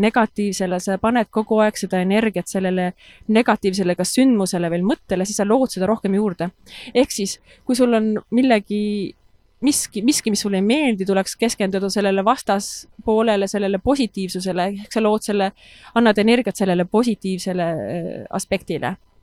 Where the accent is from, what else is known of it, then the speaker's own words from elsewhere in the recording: Orgita, Rapla County, Estonia; now in Germany; mina olen Orgitalt.